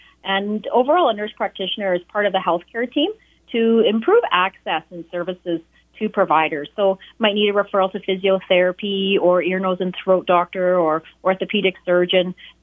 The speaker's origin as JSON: {"language": "English", "town": "Prince Albert", "region": "Saskatchewan", "country": "Canada", "tie": "born or raised there", "said": "I'm from Prince Albert. I grew up, raised here, and graduate of St. Mary's."}